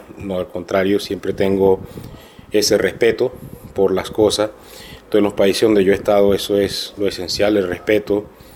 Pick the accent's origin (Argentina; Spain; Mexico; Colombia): Colombia; Caribbean Region; somos costeños y pensamos que todo es un relajo, todo es una fiesta